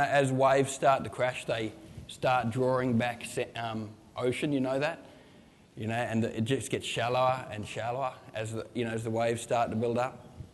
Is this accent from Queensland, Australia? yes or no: yes; Yeppoon, Queensland, Australia; we're from Yeppoon, you know, if we get a swell coming in this high, we've got our surfboards and the roof racks and we're heading out